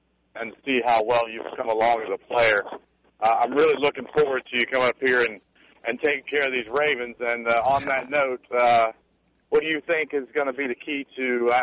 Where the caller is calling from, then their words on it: Baltimore, Maryland, United States; I'm calling you from Baltimore, Maryland.